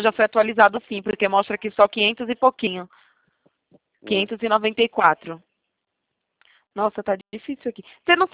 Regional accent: Itatiba, São Paulo, Brazil; eu sou de Itatiba, interior de São Paulo.

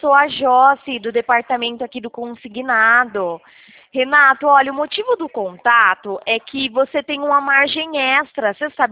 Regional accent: Americana, São Paulo, Brazil; Eu sou de Americana, São Paulo, Renato.

